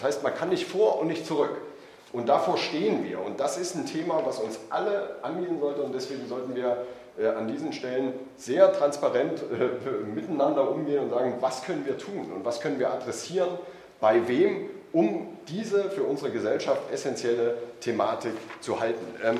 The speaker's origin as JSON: {"language": "German", "region": "Thuringia", "country": "Germany", "said": "So viel Werbung sei mir als Thüringer gestattet."}